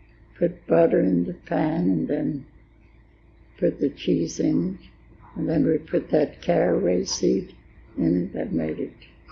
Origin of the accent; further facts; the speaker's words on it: Castroville, Texas, United States; born there; I was born in Castro.